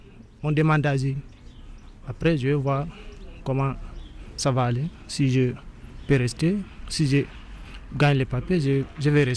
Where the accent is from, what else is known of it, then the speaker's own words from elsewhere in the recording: Guinea; now in Italy; Parce que depuis, j'ai quitté la Guinée mars 2016. Je suis arrivé en Italie le 23 octobre 2016.